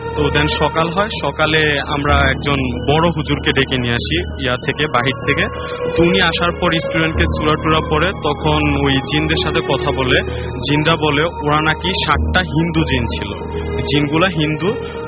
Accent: Comilla, Chittagong Division, Bangladesh; now in Dhaka, Bangladesh; আমার গ্রামের বাড়ি কুমিল্লায়

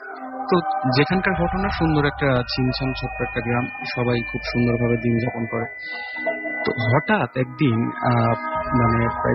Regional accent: Pabna, Rajshahi Division, Bangladesh; now in India; আমি এসেছি মধ্যপ্রদেশ থেকে, আমার হোম টাউন পাবনা।

